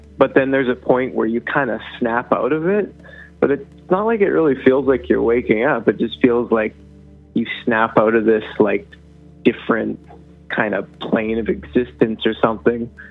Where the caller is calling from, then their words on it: Smithers, British Columbia, Canada; from Smithers.